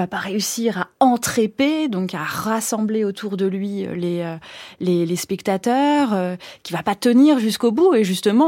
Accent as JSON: {"language": "French", "town": "Lyon", "region": "Auvergne-Rhône-Alpes", "country": "France", "said": "Moi, je suis lyonnaise"}